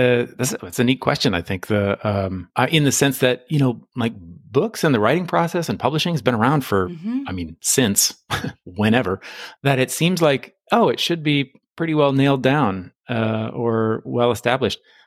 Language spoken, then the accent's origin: English; Tucson, Arizona, United States; I grew up in Tucson, Arizona, in the Southwest in the U.S. It was pretty, it's not rural. That's a little bit exaggerated, but we lived in kind of a deserty area.